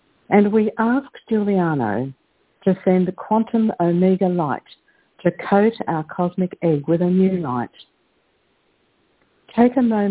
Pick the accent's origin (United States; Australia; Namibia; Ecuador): Australia; Perth, Western Australia; from Perth in Western Australia